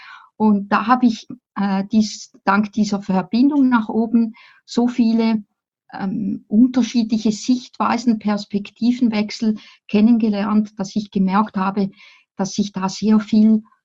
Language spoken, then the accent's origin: German; Appenzell, Switzerland; Ich bin im Appenzellerland aufgewachsen. Das ist dort, wo man über den Bodensee schauen kann. Und dort kommt auch der berühmte Käse her.